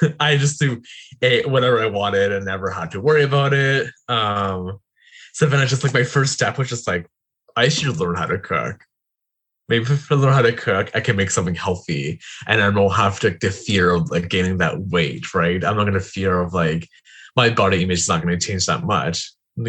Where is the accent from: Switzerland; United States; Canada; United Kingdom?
Canada; Ontario; I'm from Ontario, Canada right now. I live in Wasaga Beach, and we're talking about potentially moving the Golden Horseshoe sometimes this year as well. So around like Hamilton area.